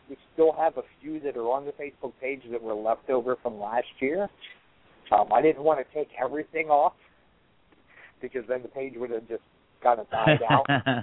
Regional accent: Florida, United States; I mean, that's the way I grew up in the Keys, and that's the way I grew up.

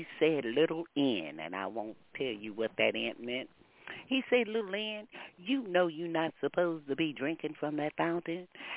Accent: Houston, Texas, United States; born there; And being a Texan, born in Houston, Texas, and my family at this time lives about 25 miles north of Galveston

